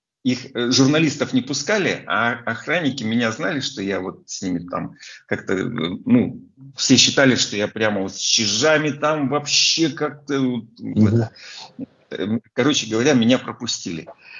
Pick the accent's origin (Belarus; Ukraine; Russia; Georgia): Russia; Omsk, Omsk Oblast; now in Yekaterinburg, Russia; просто я из Омска переехал в Екатеринбург.